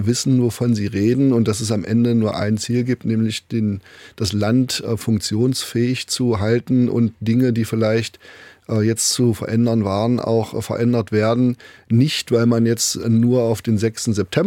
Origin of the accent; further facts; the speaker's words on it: Saxony-Anhalt, Germany; die Menschen in meiner Heimat Sachsen-Anhalt